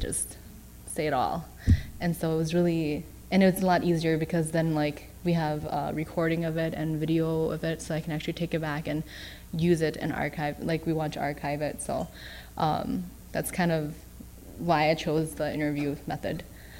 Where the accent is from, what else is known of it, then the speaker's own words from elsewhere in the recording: United States; born there; since I was born here in America, I feel like I'm not as good at speaking Hmong